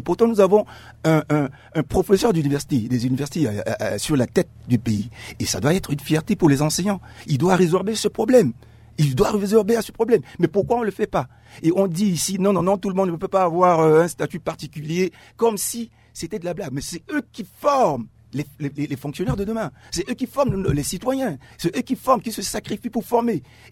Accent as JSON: {"language": "French", "country": "Central African Republic", "said": "Non, on est centrafricain d'ailleurs. On est centrafricain."}